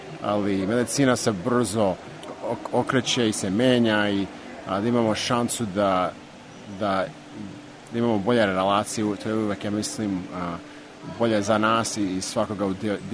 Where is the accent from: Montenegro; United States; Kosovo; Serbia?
United States; Cleveland, Ohio; Da, rođen sam u Americi, u Clevelandu, da.